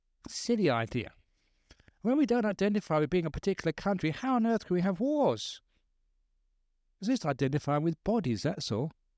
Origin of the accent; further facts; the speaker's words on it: England, United Kingdom; born there; Because I was born in England, I was English. You know, I don't know who I am. When it comes to a country.